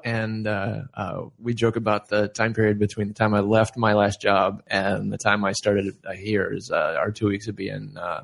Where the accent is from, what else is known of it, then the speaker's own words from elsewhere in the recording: Mesa, Arizona, United States; Yeah, I grew up there. I went to high school, Mesa High School, class of 89, Jackrabbit Sue, Purple and Gold.